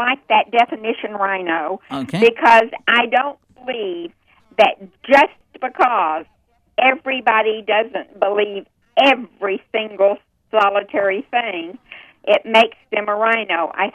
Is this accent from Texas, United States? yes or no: yes; Texas, United States; And everybody wants to know why my show is called Hair on Fire, because I'm from Texas.